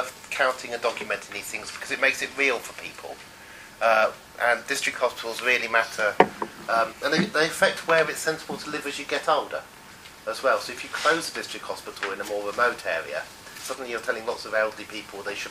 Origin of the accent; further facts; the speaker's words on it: Oxford, South East England, United Kingdom; because I grew up in Oxford, which is incredibly unequal from the car factory to the highest concentration of members of the House of Lords. And then I lived in various others